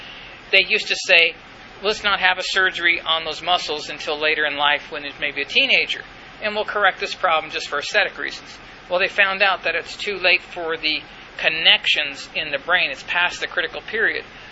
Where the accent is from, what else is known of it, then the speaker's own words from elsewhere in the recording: Sweetwater, Texas, United States; Sweetwater, you can all come to my hometown, West Texas.